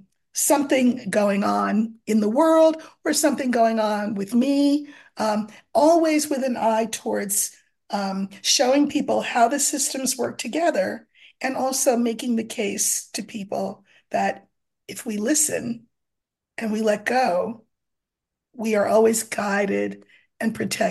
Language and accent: English; New York City, New York, United States; Well, I was raised in New York City.